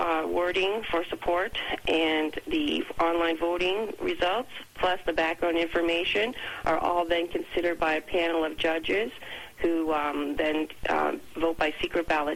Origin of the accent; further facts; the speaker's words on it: Canada; just being Canadian and being next year, you know, the big year for the 150th anniversary of Confederation